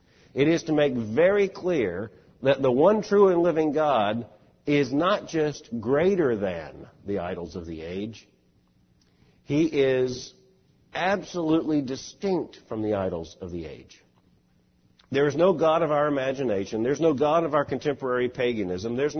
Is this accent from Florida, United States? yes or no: yes; Fort Lauderdale, Florida, United States; I grew up in Fort Lauderdale. I thought snow was a Yankee myth.